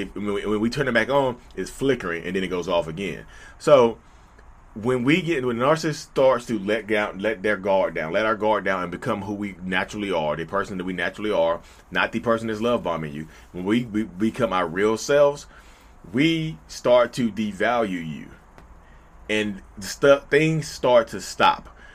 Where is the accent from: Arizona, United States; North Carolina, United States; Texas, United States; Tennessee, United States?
North Carolina, United States; accent: Southern; I know my accent is Southern, North Carolina slang, y'all.